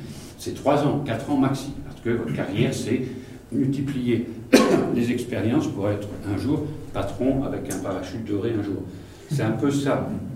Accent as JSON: {"language": "French", "country": "France", "moved": "yes", "lives_now": "Chapelle-sur-Moudon, Switzerland", "said": "Donc je suis en Suisse, je suis français d'origine, nul n'est parfait, désolé. Donc je suis depuis 12 ans en Suisse, donc j'habite entre Lausanne et Yverdon, à Chapelle-sur-Moudon. Très joli coin."}